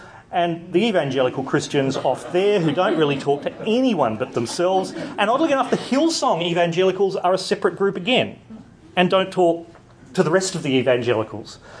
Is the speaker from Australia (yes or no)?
yes; Adelaide, South Australia, Australia; I'm from Adelaide, so say what you like.